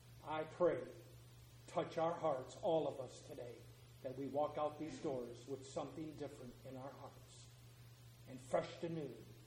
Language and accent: English; Michigan, United States